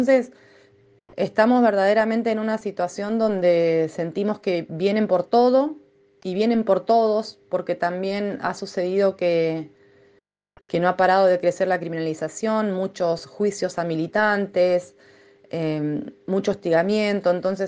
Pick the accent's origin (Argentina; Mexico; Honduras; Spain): Argentina; Chubut; de Chubut, del Movimiento Asambleario No a la Mina.